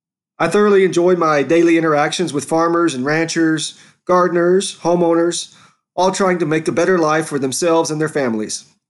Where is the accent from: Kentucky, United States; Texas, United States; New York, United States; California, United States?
Texas, United States; I am a lifelong Texas native, and I grew up on the Texas Gulf Coast.